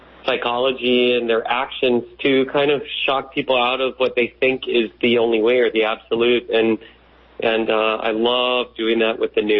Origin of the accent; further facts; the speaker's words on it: Hawaii, United States; they made a lot of assumptions about me because I was from Hawaii.